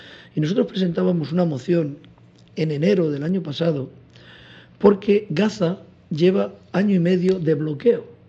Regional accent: Spain; Porque el drama nuestro, como español, es que nuestro gobierno dentro de Europa tampoco.

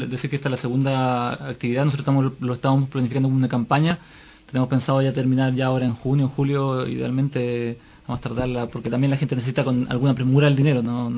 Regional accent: Chile; habemos dentro de este grupo dos personas que somos de Chile.

